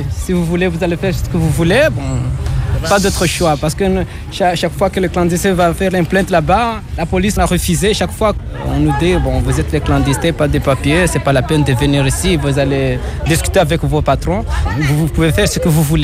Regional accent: Grande Comore, Comoros; now in Mayotte; D'un Grand Comore.

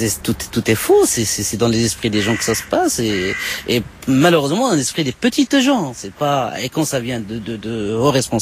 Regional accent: France; je suis français, je travaille, je paye mes impôts, j'ai mes enfants qui vont à l'école.

